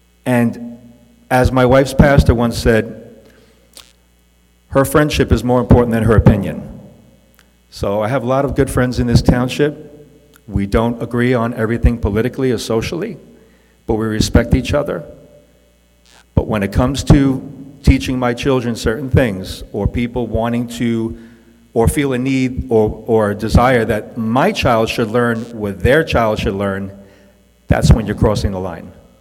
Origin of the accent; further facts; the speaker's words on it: New York City, New York, United States; I'm originally from New York City. I'm a former actor.